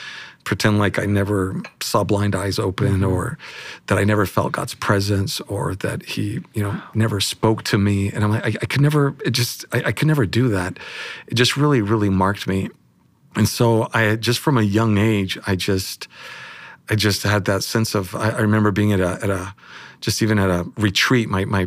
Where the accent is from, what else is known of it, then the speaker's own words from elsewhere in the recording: Las Palmas, Canary Islands, Spain; growing up in Spain, the school that I went to, it was called the American School of Las Palmas.